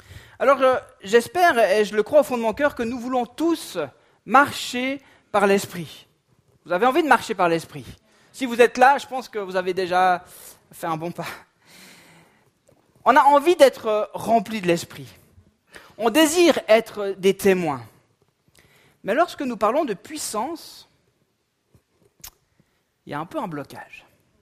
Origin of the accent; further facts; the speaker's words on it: Vaud, Switzerland; en tant que bon Suisse et bon Vaudois, on est un peu tous à la même, non ?